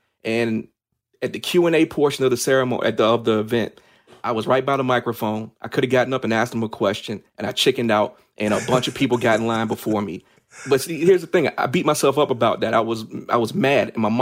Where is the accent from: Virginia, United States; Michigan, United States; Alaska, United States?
Virginia, United States; Hopewell; I was born and raised in Hopewell, Virginia, which is a town in central Virginia situated between the James River and Fort Lee Army Base.